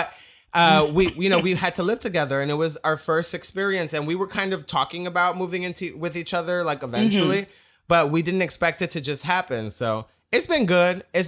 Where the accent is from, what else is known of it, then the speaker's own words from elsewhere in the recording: New York, United States; You know, I'm a New Yorker.